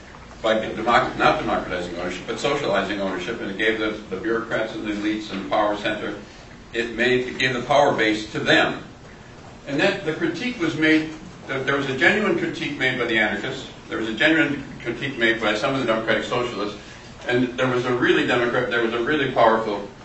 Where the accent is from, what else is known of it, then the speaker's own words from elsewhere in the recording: Racine, Wisconsin, United States; and I'm from the Midwest, I'm from Racine